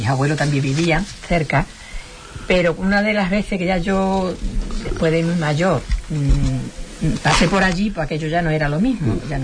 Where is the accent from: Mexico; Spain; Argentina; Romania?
Spain; San Juan; born there; Nací en San Juan porque mi madre, mi abuela vivía en San Juan y fue a dar luz allí